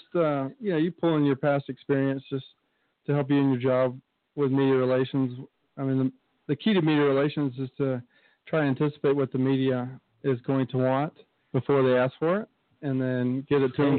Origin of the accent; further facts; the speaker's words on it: Alabama, United States; also born or lived in Daytona; I grew up in Alabama and in the Southeast, and been to Talladega and Atlanta, and I lived in Daytona as well.